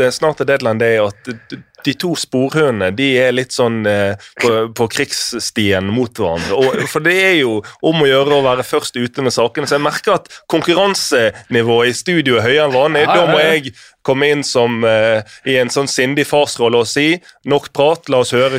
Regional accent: Bergen, Vestland, Norway; glemmer at jeg er bergenser og sannsynligvis blir jeg satt i eksil av å si dette her

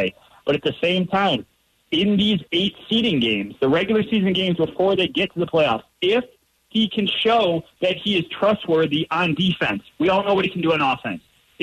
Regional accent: Cleveland, Ohio, United States; I don't know if you know this. I'm from Cleveland.

